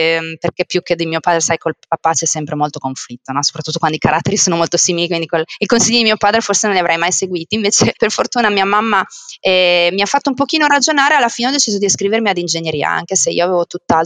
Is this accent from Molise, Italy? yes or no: no; Modena, Emilia-Romagna, Italy; Io sono di Modena, sono nata in provincia di Reggio, però poi sono sempre nata e cresciuta a Modena, la mia famiglia è di Modena.